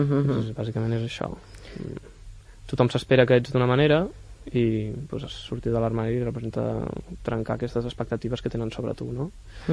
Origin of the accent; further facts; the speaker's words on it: Olot, Catalonia, Spain; moved away as an adult; A veure, jo vaig marxar d'Olot a estudiar a Barcelona.